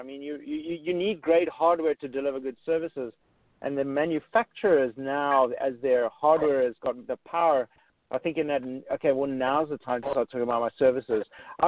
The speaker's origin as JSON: {"language": "English", "country": "South Africa", "tie": "born or raised there", "said": "I was 7 years old or so, growing up in South Africa."}